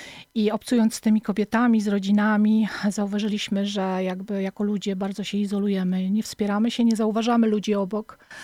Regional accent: Puck, Pomeranian Voivodeship, Poland; born there; Dlatego, że ja jestem Kaszubką, gmina Puck to moje miejsce. Urodziłam się w Pucku i tam też jest moja rodzina i tam to środowisko jest mi bardzo, bardzo, bardzo bliskie.

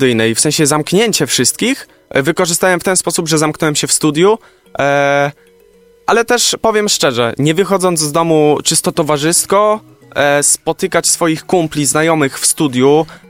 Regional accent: Krynica-Zdrój, Lesser Poland, Poland; also born or lived in Kraków; now in Warsaw, Poland; przeprowadzić się najpierw z południa Polski, bo ja jestem w ogóle, objaśniając, pochodzę z Podkrynicy Zdrój, czyli w górach praktycznie. Potem mieszkałem chwilę w Krakowie i potem dopiero w Warszawie

